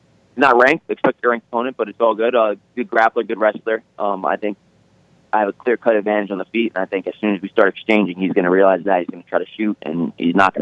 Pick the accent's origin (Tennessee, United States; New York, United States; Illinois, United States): New York, United States; Bronx; I mean, I grew up not too far. I mean, I grew up in the Bronx, so it feels very comfortable.